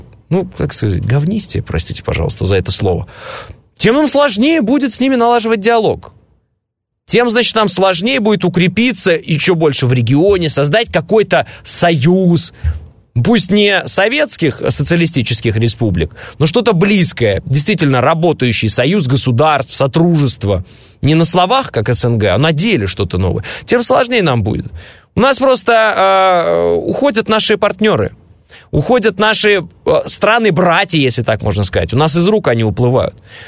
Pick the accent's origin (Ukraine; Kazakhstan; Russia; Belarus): Kazakhstan; вот на зуб пробует Казахстан, в моем родном городе, извините, люди выходят на митинги.